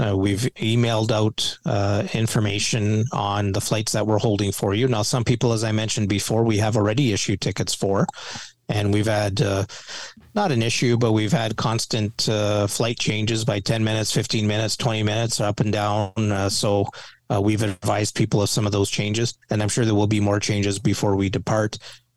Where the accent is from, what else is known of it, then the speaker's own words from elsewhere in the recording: Canada; we're Canadian, for God's sake.